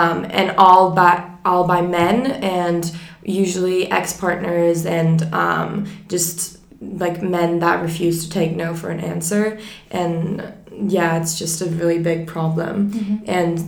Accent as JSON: {"language": "English", "country": "Turkey", "said": "I'm 19, and I'm from Turkey."}